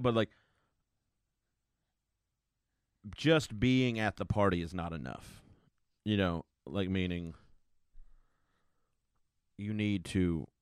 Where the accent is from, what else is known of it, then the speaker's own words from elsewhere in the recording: Ireland; See, I am Irish. I am.